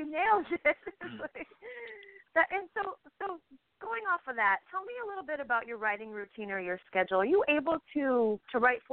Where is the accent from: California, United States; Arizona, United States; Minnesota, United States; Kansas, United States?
California, United States; I grew up in California. I don't know. Love brought me here.